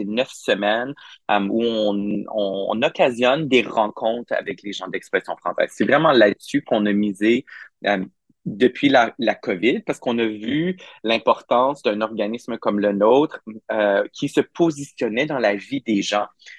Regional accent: Victoria, British Columbia, Canada; also born or lived in Montreal; moi, je suis originaire de Montréal, mais j'ai déménagé à Victoria quand j'avais à l'âge de 6 ans. Donc, j'ai vraiment grandi ici à Victoria.

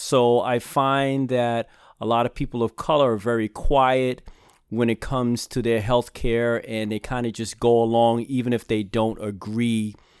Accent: Brooklyn, New York, United States; now in Buffalo, United States; Well, as you can probably tell from my little accent, I'm originally from Brooklyn. And I came here to Buffalo to go to medical school back in 1984 at UB.

